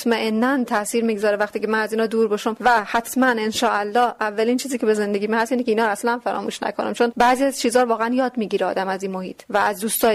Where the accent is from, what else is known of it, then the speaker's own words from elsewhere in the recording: Herat, Afghanistan; now in Iran; من افغانم، از افغانستان اومدم، از هرات اومدم و افتخار می‌کنم به افغانی بودن